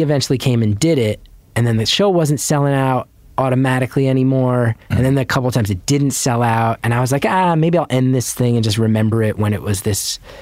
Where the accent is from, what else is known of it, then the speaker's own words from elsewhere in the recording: West Orange, New Jersey, United States; yeah, I grew up in West Orange.